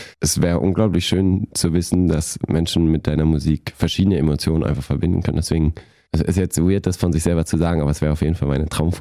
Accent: Bavaria, Germany; weil ich bin in der Nähe von München groß geworden

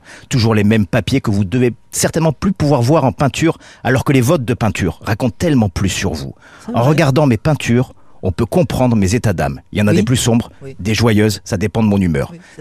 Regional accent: Nice, Provence-Alpes-Côte d'Azur, France; Je suis vietnamien, pied noir et niçois, pour vous dire le beau cocktail.

